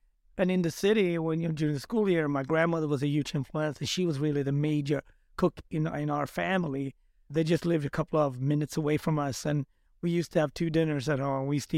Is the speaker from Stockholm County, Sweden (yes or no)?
no; Gothenburg, Västra Götaland, Sweden; also born or lived in Smögen; I grew up in Gothenburg, but also an hour and a half up north in a fishing village called Smögen that you're familiar with. It's like on the water.